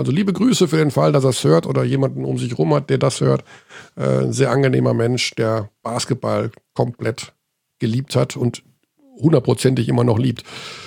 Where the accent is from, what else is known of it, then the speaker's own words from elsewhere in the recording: Hagen, North Rhine-Westphalia, Germany; das ist für mich relativ einfach, weil er aus meiner Heimatstadt kommt